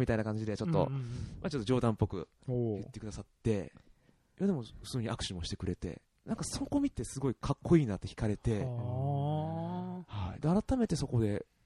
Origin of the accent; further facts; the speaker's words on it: Ehime, Japan; もともと愛媛僕出身なんで